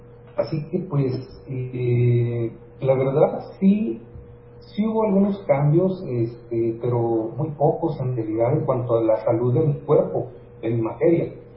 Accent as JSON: {"language": "Spanish", "region": "Sinaloa", "country": "Mexico", "tie": "born or raised there", "moved": "as an adult", "lives_now": "Ciudad Juárez, Mexico", "said": "cómo es que yo llegué aquí a esta ciudad, Ciudad Juárez, ¿verdad? Que ya me considero más juarense que de donde originalmente soy del estado de Sinaloa, Costa. Entonces yo desde muy jovencito me vine, a los 19 años, me vine aquí a estudiar, y aquí me quedé"}